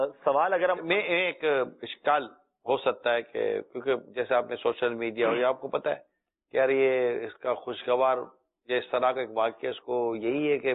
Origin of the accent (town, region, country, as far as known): Karachi, Sindh, Pakistan; born or raised there